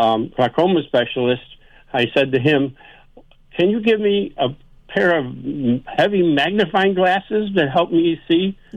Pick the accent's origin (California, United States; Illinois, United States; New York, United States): Illinois, United States; born there; I was born in Illinois, and his mother was born in Massachusetts.